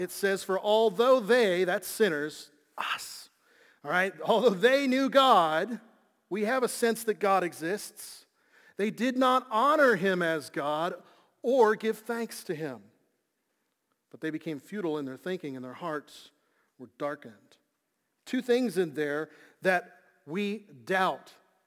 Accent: Scotland, United Kingdom; I'm Scottish. I like to brood over bad things.

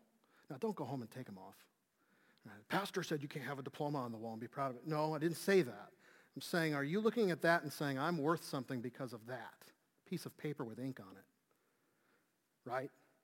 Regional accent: Chicago, Illinois, United States; In junior high, I grew up in Chicago.

